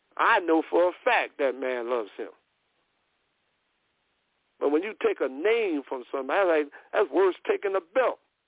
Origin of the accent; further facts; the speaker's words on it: Newark, New Jersey, United States; And one from my hometown, Newark, New Jersey